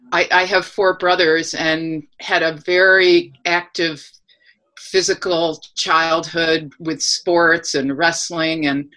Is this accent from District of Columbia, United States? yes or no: no; Syracuse, New York, United States; I grew up in Syracuse, New York, and I went to Nottingham High School.